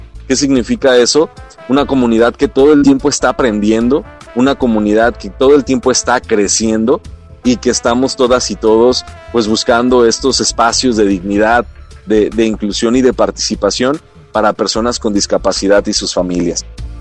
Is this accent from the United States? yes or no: no; Mexico; first language Mexican Sign Language; Spanish is a second language; Desde muy pequeño, mis papás pues me enseñaron la lengua de señas mexicana, que en mi caso pues es mi lengua materna. Yo aprendí antes de hablar español, como lo estoy haciendo ahorita, pues a utilizar la lengua de señas mexicana.